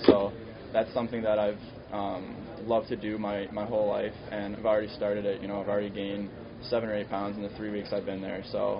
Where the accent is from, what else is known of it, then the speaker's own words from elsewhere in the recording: Minnesota, United States; Well, growing up in Minnesota, it's kind of religion there, much like it is in Winnipeg, I'm sure.